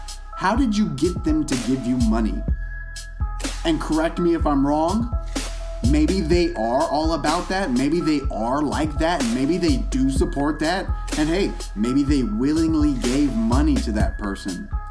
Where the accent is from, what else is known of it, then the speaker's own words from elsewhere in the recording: Las Vegas, Nevada, United States; I come from Vegas. Like, what do you want from me? You know, like, I'm going to drink differently. You know what I'm saying? Like, I grew up knowing all about the bar scene.